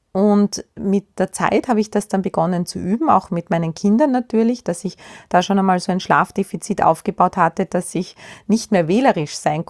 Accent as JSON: {"language": "German", "country": "Austria", "said": "ins Nordkastel schauen, wie man bei uns in Österreich sagt"}